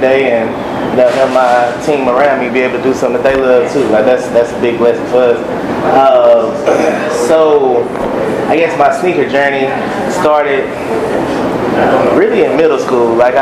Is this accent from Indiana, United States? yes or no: no; Dallas, Texas, United States; So graduating high school, I left Dallas. I'm from Dallas. Came down to Austin